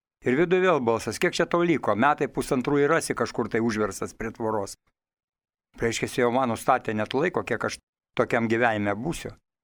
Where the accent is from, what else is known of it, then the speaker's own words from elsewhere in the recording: Kaunas, Kaunas County, Lithuania; Aš užaugau Kaune, Kauno mieste, senamieste. Man katedros vartai buvo, nu, kiek ten, 50-100 metrų.